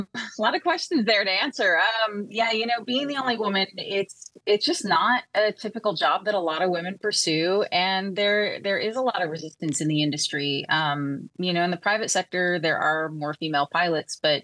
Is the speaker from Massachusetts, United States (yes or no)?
no; Los Angeles, California, United States; Growing up in Los Angeles, there's a lot of helicopters in the city.